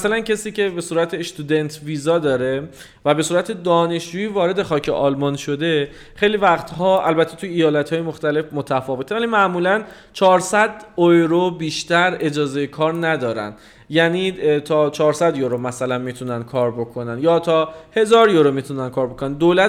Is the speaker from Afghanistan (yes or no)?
no; Iran; به دلیل اینکه ما ایرانی هستیم و معمولا تحریم هستیم،